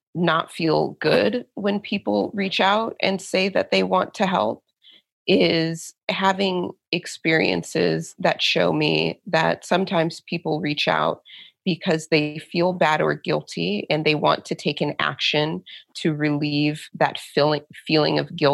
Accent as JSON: {"language": "English", "region": "Midwest", "country": "United States", "tie": "born or raised there", "said": "I grew up in the Midwest in mostly white suburban neighborhoods."}